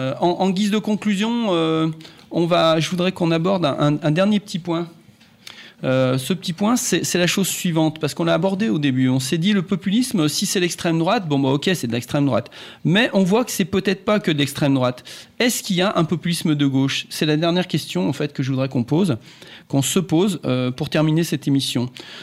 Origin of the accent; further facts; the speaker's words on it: France; Nous, on voit ça, on est effarés quand on est français.